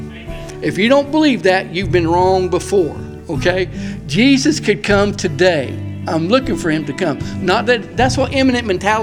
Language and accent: English; Inwood, United States; I grew up here in Inwood, and I would walk to school.